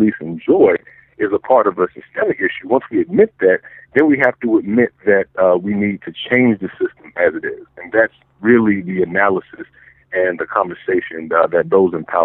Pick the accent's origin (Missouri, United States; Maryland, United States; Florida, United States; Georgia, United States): Florida, United States; Pensacola; even in my hometown of Pensacola, Florida